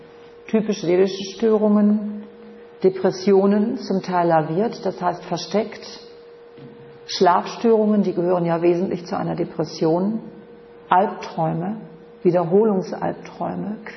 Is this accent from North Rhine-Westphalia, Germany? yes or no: yes; Münster, North Rhine-Westphalia, Germany; ich komme aus Münster, das sind ungefähr 300.000 Einwohner.